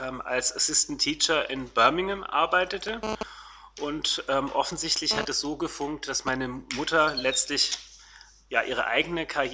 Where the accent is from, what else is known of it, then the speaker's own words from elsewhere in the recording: Stuttgart, Baden-Württemberg, Germany; born there; Ich bin 1968 in Stuttgart geboren und komme aus einem Familienhintergrund, den man heute als Migrationshintergrund bezeichnet, denn meine Mutter kommt aus England.